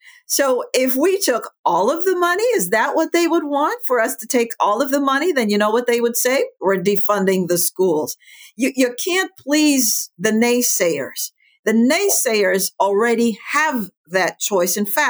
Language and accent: English; New York, United States; also born or lived in California; now in Virginia, United States; we moved from California, where we were both in the Marine Corps, and we decided to come to Virginia. We didn't want to go back to New York and South Dakota, where my husband was raised. So we came to Virginia.